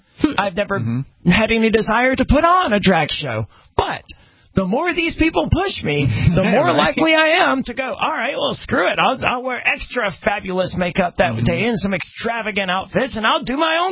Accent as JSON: {"language": "English", "region": "Mississippi", "country": "United States", "said": "I would regularly go around topless. I'm from Mississippi. That's what we did, right?"}